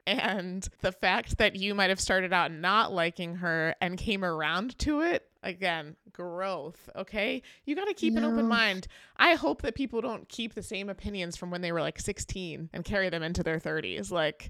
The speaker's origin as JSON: {"language": "English", "region": "West Virginia", "country": "United States", "said": "I'm from West Virginia, big country town, but I wasn't really a country girl."}